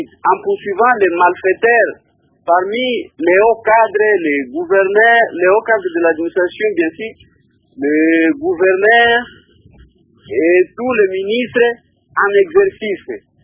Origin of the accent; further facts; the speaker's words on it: DR Congo; ici chez nous en RDC